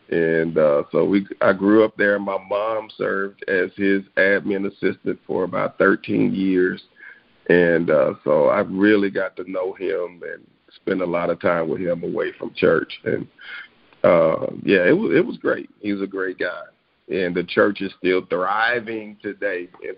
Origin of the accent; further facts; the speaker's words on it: Dallas, Texas, United States; I grew up in a community where, our teachers went to church, to the same church